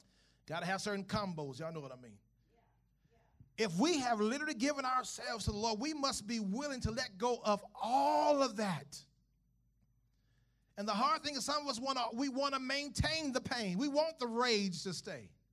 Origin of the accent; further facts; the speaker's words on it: the South, United States; I was raised in the South and Dixieland.